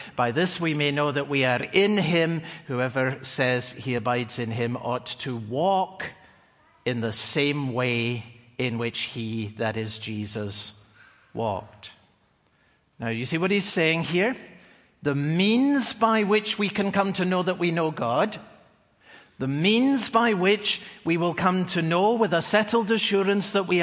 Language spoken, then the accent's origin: English; Scotland, United Kingdom; some words that we used to sing growing up in Scotland.